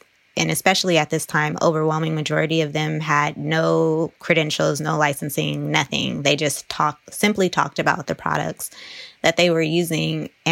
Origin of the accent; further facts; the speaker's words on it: East Palo Alto, California, United States; when I was growing up in East Palo Alto, my people wasn't just Black people. It's also Latino and Polynesian people.